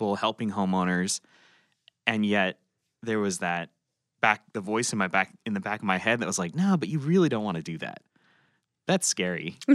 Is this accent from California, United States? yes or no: yes; Palos Verdes, California, United States; now in Orange County, United States; Born and raised in Palos Verdes